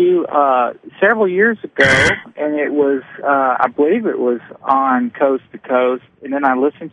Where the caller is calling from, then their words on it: Hot Springs, Arkansas, United States; I'm calling from just outside of Hot Springs, Arkansas.